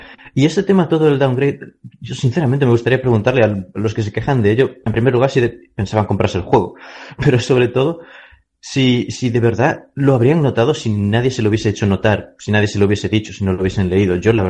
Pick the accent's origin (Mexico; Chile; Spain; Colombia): Spain; soy el español que tiene una Xbox One